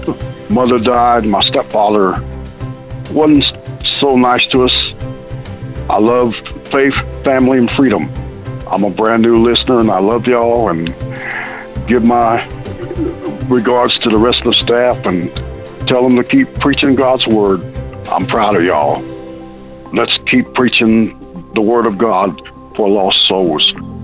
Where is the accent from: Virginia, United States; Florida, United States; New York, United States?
Virginia, United States; now in California, United States; I'm from Virginia. I live in California.